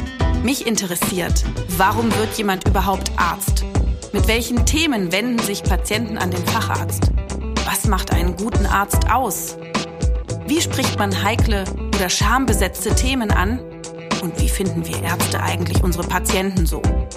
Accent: Berlin, Germany; Wir sind ja beide aus Berlin

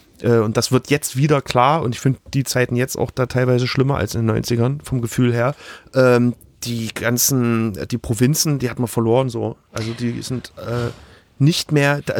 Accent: Grünau, Saxony, Germany; ich bin ja in Grünau auch aufgewachsen.

